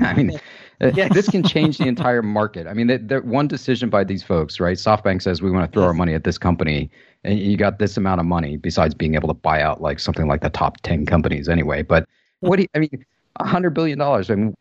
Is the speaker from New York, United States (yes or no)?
no; California, United States; You know, I'm born and raised in Silicon Valley, so, you know, far be it for me to like kick it in the teeth because I made my living here.